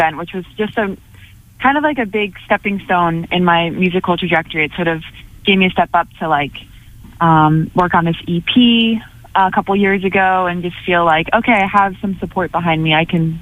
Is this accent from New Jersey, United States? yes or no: yes; New Jersey, United States; I'm from New Jersey.